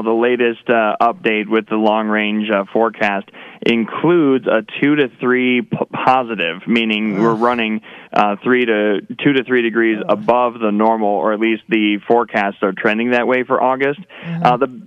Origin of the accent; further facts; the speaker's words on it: Minnesota, United States; my home state of Minnesota